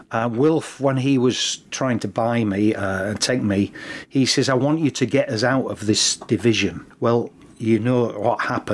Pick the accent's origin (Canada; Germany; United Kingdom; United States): United Kingdom; Hull, Yorkshire and the Humber; born there; Yeah, definitely. I was born in Hull.